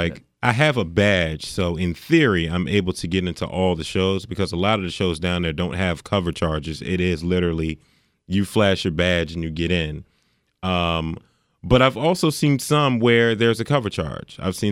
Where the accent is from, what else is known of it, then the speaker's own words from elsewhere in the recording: Landover, Maryland, United States; a producer from my hometown, from Landover, Maryland